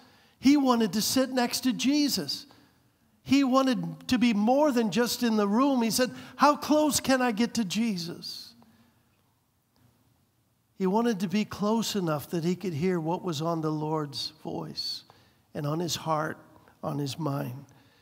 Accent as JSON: {"language": "English", "country": "United States", "said": "Now, as an American, that's odd to us."}